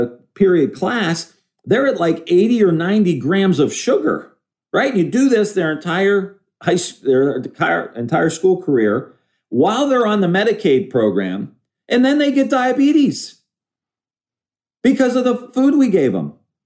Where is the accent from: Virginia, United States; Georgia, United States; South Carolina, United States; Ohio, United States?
Ohio, United States; Because I'm from Ohio and that's what we do.